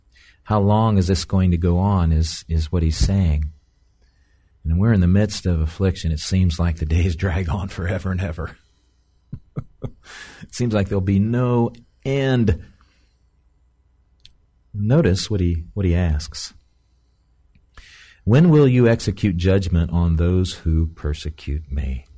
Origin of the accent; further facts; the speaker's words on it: United States; We believe that we, as a birthright, as an American, we have a right to certain things.